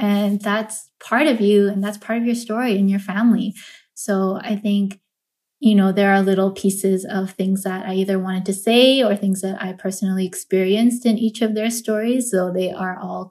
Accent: Vancouver, British Columbia, Canada; I'm not a third culture kid myself. I was born and raised in Vancouver

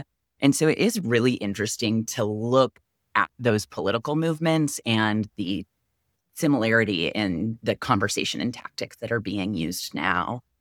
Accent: Huntington Beach, California, United States; I'm originally from Orange County, which for those who may or may not be familiar with Orange County in Southern California, it's a pretty conservative place. I grew up in Huntington Beach

